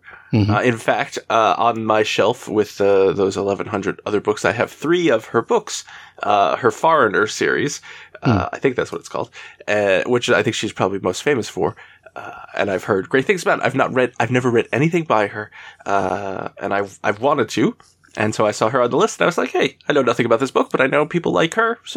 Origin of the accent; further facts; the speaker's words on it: New York, United States; I grew up in New York with a large Irish Catholic family, extended family. My nuclear family was only 4 people, including me. Everybody was very talkative, kind of stereotypical New Yorkers, boisterous.